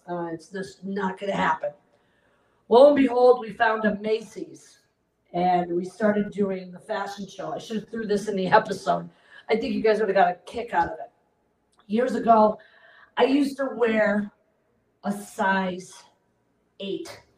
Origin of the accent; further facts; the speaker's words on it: Australia; Yeah, I'm from Australia